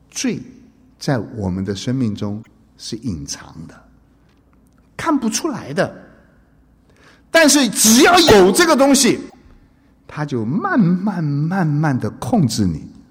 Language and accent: Chinese; China